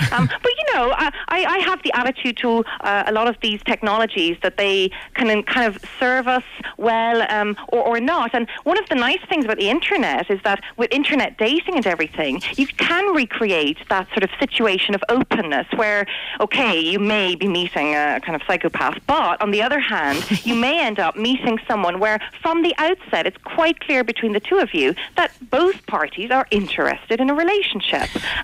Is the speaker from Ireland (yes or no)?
yes; Cork, Munster, Ireland; now in Newcastle upon Tyne, United Kingdom; I'm originally from Cork, but I live in Newcastle.